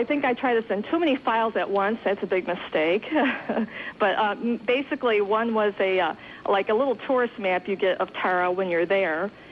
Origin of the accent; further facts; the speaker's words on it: Michigan, United States; I'm from Michigan